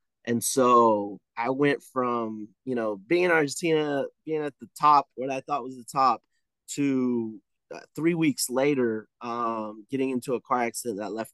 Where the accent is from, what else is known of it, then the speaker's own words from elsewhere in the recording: California, United States; now in Mesquite, United States; So obviously, I grew up playing in California. We moved to Texas, Mesquite, Texas, specifically. In 2002.